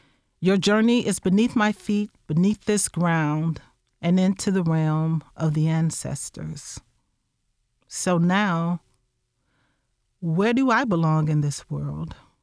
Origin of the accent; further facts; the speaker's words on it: Chicago, Illinois, United States; now in Champaign, United States; here in Champaign, but we're also from Chicago. Actually, my parents migrated from the South. I always kind of put that in my introduction, my father from Alabama and my mom from Mississippi.